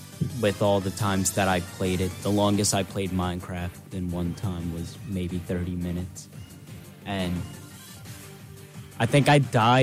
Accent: Brooklyn, New York, United States; I probably rep him more because I'm from Brooklyn.

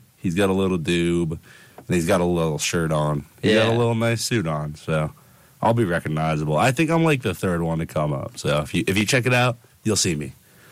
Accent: New Paltz, New York, United States; I'm from New Paltz, New York, 845. Hudson Valley. If anybody knows, you know. Real, recognize, real. But yeah, I'm from New Paltz. Went to New Paltz High School.

